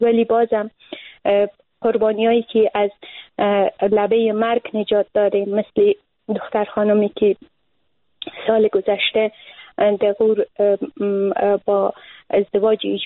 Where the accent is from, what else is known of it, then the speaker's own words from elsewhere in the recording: Afghanistan; ما زنا اوقدر به محیط افغانستان و به محیط فرهنگی کشورمان متاسفانه در دعای جنگ قربانی شده ایم